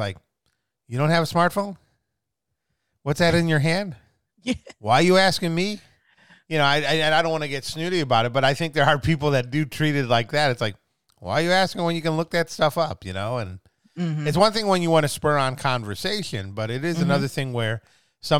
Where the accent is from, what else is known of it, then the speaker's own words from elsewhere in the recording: Midwest, United States; You know, growing up in the Midwest, no, I don't.